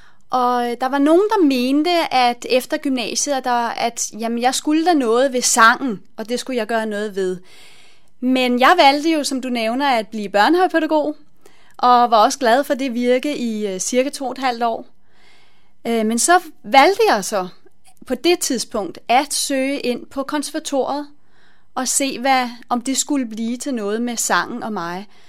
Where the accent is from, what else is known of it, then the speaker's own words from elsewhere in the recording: Copenhagen, Capital Region of Denmark, Denmark; Ja, jeg er opvokset i København